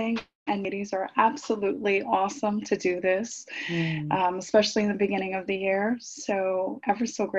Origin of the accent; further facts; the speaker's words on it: New York City, New York, United States; I'm from New York City.